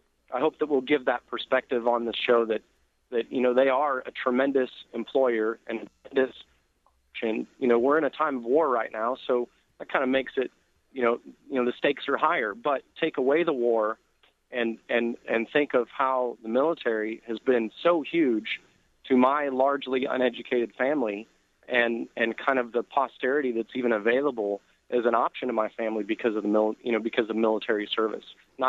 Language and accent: English; El Paso, Texas, United States; But you know, I'm from El Paso, college degree, no resources.